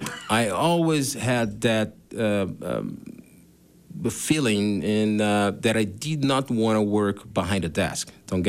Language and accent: English; Brazil; when I grew up in Brazil in certain places, where I'm from, we got the second biggest Japanese culture in Brazil, and then I kind of grew up around